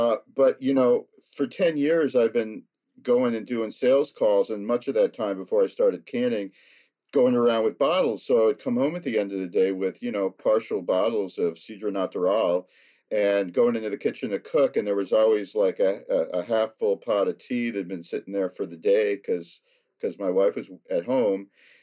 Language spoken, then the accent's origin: English; United States; And being an American, I never had any cider, hard cider before then